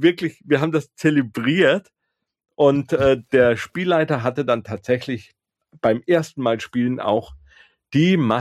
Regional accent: Karlsruhe, Baden-Württemberg, Germany; in Karlsruhe, wo ich herkomme, meine Heimatstadt, ist ja eine Studentenstadt.

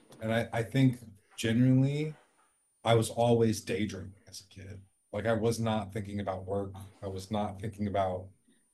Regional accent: Virginia, United States; I'm from Southern Virginia, military family. There was no theater, there was no film, there's no vertical, there was no art where I was growing up at all.

